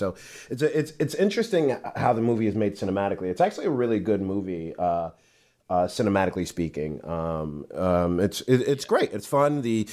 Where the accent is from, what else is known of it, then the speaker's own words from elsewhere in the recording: Brooklyn, New York, United States; Okay, so I come from, I'm from Brooklyn.